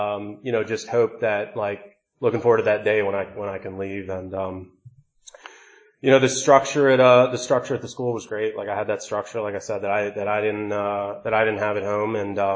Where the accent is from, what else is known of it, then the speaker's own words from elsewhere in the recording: Philadelphia, Pennsylvania, United States; I grew up outside Philadelphia, family of four, older sister, my mom